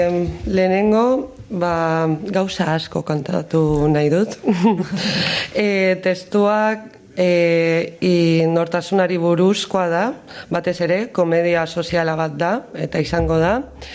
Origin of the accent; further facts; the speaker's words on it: Valencia, Valencian Community, Spain; also born or lived in Russia; ni Errusian jaio nintzen ez, gero Valentzian hasi nintzen, eta ja hemen azten bukatu dut, beraz, ja ez dakit nongoa naizen.